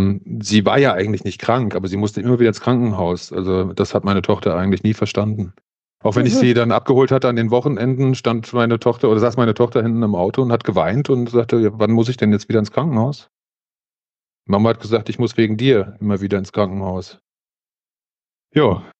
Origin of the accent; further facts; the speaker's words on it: Hesse, Germany; Ich komme hier aus dem Taunus